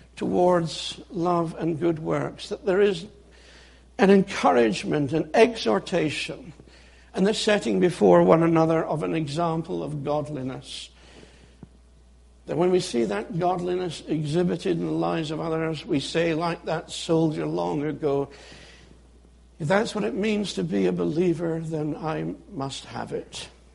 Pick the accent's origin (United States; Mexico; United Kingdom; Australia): United Kingdom; Edinburgh, Scotland; Growing up in Edinburgh last century, we lived in a part of Edinburgh where you could still have coal fires.